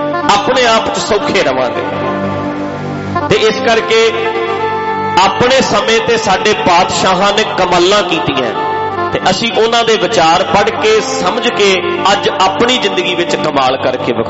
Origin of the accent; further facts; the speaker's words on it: Punjab, India; moved away; ਸਾਡੀ ਪੰਜਾਬੀਆਂ ਦੀ ਸੋਚ ਇੱਥੇ ਆ ਕੇ ਵੀ ਬਹੁਤਿਆਂ ਦੀ ਨਹੀਂ ਬਦਲੀ, ਬਹੁਤ ਐਡਵਾਂਸ ਹੋ ਕੇ ਵੀ ਅਸੀਂ ਫਿਰ ਉਦਾਂ ਦੀ ਹਾਂ ਜਿੱਦਾਂ ਦੇ ਸਾਡੇ ਪਿੰਡ ਇੰਡੀਆ ਦਾ ਸੁਭਾਅ ਸੀ।